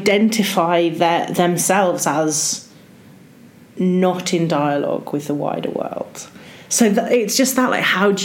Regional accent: Wolverhampton, West Midlands, United Kingdom; I'm from Wolverhampton, which is, I love you Wolves, but deeply parochial in many ways.

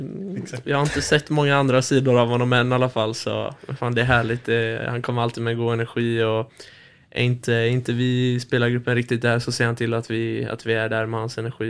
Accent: England, United Kingdom; Men jag har mycket släkt i och med att jag är från England. Mycket släkt som håller på Liverpool.

